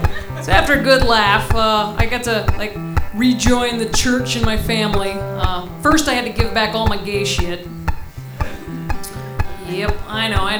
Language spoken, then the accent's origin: English; Texas, United States; I grew up in a small town in Texas. Well, my hometown was fine. It's a okay place to be from.